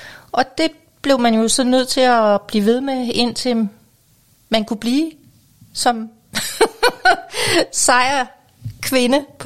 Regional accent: Bjerringbro, Central Denmark Region, Denmark; Det var jo blandt andet i Bjerringbro

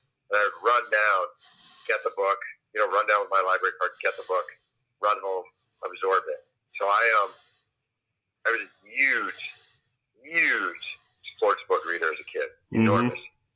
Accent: New York, United States; I mean, I grew up in New York. I was 14 when that happened, 13, 14.

